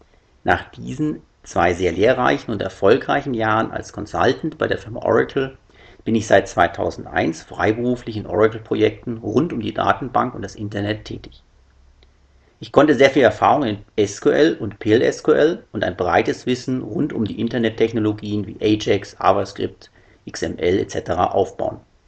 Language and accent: German; Witzenhausen, Hesse, Germany; born there; geboren 1966 in Witzenhausen